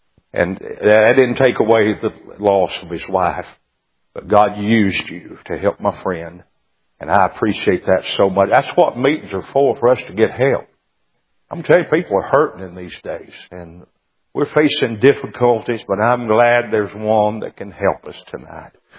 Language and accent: English; Tennessee, United States; I've lived my whole life in the state of Tennessee, born and raised in Johnson County, Tennessee.